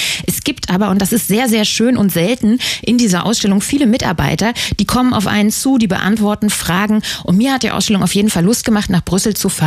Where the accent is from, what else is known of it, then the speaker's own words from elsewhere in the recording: Berlin, Germany; als Berlinerin